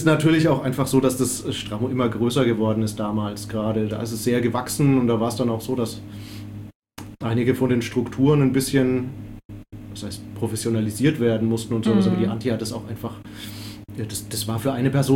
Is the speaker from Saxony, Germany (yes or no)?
no; Würzburg, Bavaria, Germany; auch als Würzburger, irgendwie nicht präsent vorher.